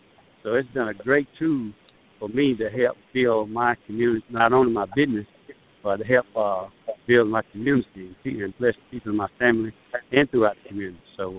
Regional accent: Norwood, North Carolina, United States; I'm from Norwood, North Carolina.

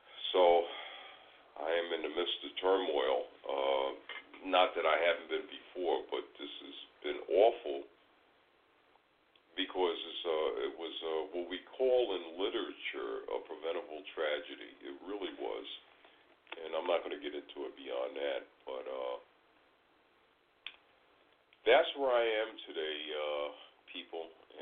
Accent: United States; I was born, raised, educated here. Obviously, I'm an American. My parents are American, my grandparents, and on and on and on.

